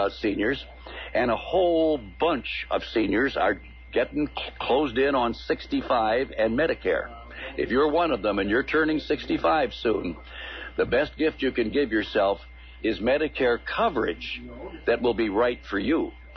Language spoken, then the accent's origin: English; Indiana, United States; moved away as an adult; now in Detroit, United States; when I came here from Indiana, when I came to work here in Detroit